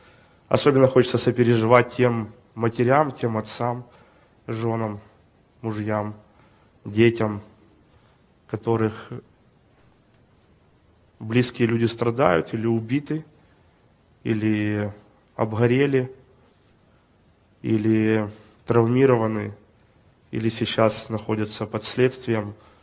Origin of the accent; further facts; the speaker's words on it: Ukraine; Я родился в Украине, хоть родился в Советском Союзе, или, скажем так, при Советском Союзе. И рос в семье, где очень любили страну, любили Украину.